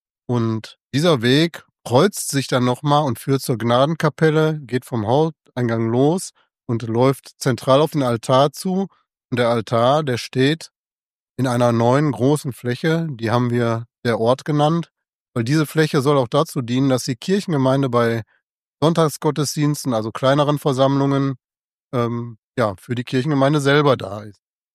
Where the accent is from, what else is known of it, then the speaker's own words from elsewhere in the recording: North Rhine-Westphalia, Germany; Ich komme ja aus dem Ruhrgebiet.